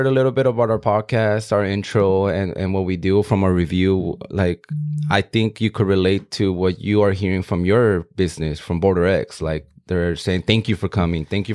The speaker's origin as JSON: {"language": "English", "town": "Bell", "region": "California", "country": "United States", "tie": "born or raised there", "said": "but I come from Southeast LA. You come from Southeast LA. And my hometown, Bell, the city of Bell, where I grew up, I was raised, born and raised."}